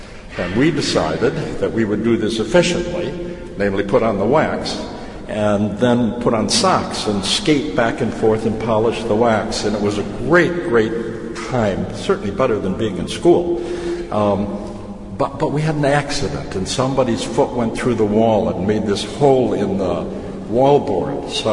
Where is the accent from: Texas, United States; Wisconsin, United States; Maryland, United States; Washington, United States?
Wisconsin, United States; Racine; the house I grew up in down in Racine was a new house when my family moved in 1940.